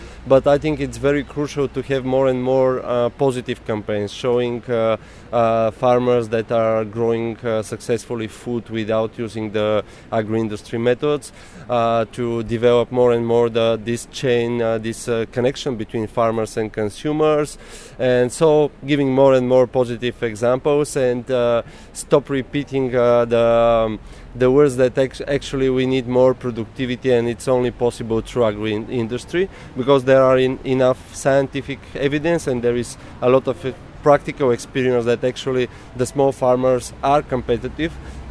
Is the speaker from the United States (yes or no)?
no; Bulgaria; English is a second language; from Bulgaria.